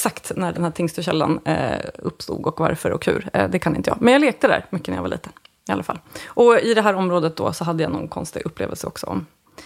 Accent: Bärlinge, Uppsala County, Sweden; Jag växte upp på landet utanför Uppsala i en liten håla som heter Bärlinge.

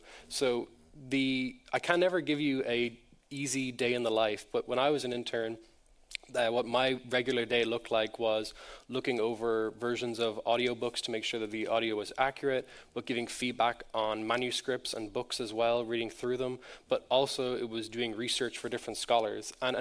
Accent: Ireland; I'm from Ireland

